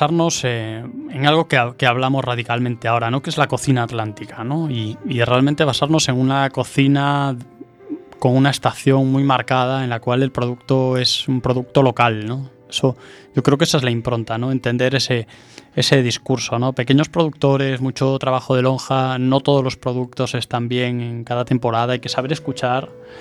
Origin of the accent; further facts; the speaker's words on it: A Coruña, Galicia, Spain; yo, siendo coruñés, porque pasé aquí toda la vida, exceptuando cuando me fui al ejército